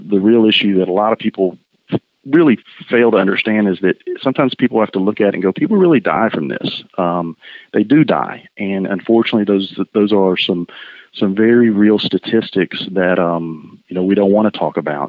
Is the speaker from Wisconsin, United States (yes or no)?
no; Chattanooga, Tennessee, United States; I'm from Chattanooga. So Cadis is very, very close to me.